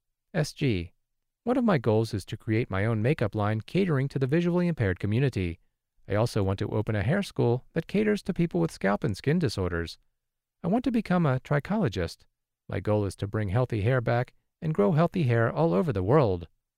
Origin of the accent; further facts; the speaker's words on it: Amory, Mississippi, United States; I am from Armory, Mississippi.